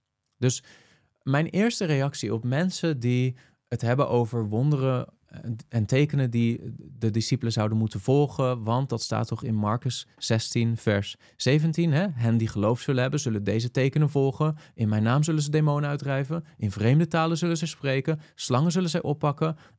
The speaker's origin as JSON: {"language": "Dutch", "country": "Netherlands", "said": "die wij vandaag de dag als Nederlanders uit de 21ste eeuw misschien niet vanzelfsprekend zo zouden interpreteren"}